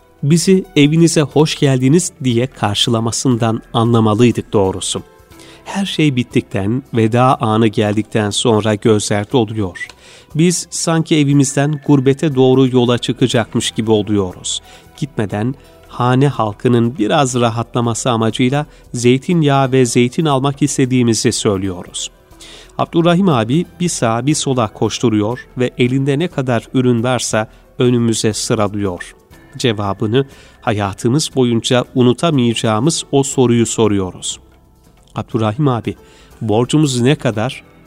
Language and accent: Turkish; Xinjiang, China; now in Turkey; Doğu Türkistanlıyım. 23 yaşındayım ve Türkiye'de öğrenciyim.